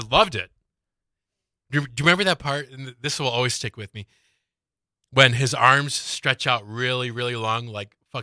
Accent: Pontiac, Michigan, United States; a childhood friend and that I grew up with in Pontiac.

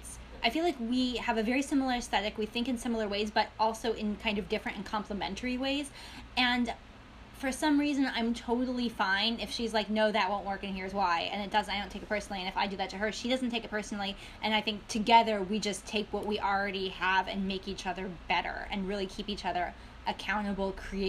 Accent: East Coast, United States; also born or lived in Chicago; I was born in Chicago, but I actually grew up out east on the East Coast.

